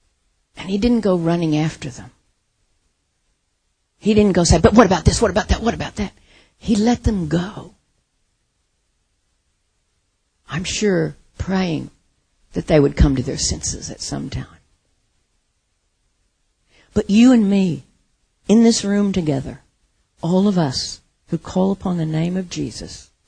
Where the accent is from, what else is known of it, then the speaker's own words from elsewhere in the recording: United States; You know, I was brought up in America and we don't ask that kind of question.